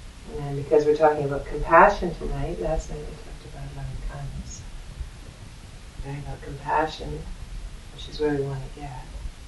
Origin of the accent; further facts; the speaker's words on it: Alberta, Canada; I was very fortunate as a child. I grew up in Alberta. Alberta is called Big Sky Country.